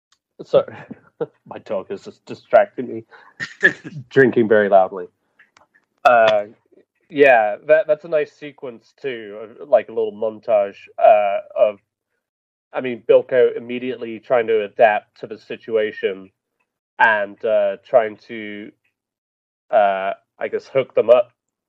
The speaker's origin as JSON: {"language": "English", "country": "United Kingdom", "said": "I'm British."}